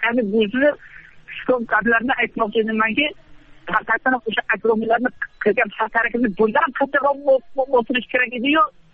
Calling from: Shahrisabz, Qashqadaryo Region, Uzbekistan; Shahrisab, Qashqadaryo.

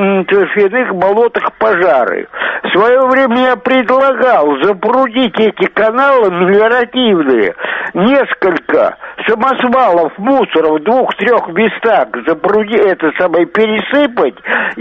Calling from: Ryazan, Ryazan Oblast, Russia; Я из Рязани вам звоню.

